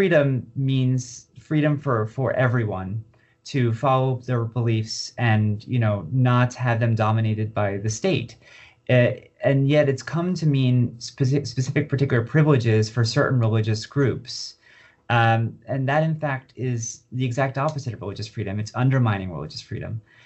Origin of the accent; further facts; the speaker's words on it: New Jersey, United States; now in Washington, D.C., United States; I grew up in New Jersey and live in D.C.